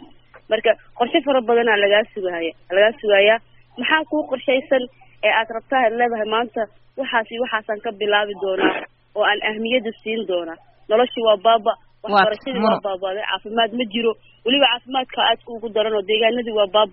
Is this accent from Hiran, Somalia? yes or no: yes; Beledweyne, Hiran, Somalia; aniga waxaan kasoo jeedaa Iran, aan kasoo jeedaa gaar ahaan magaalada Baladweyne aan ku dhashay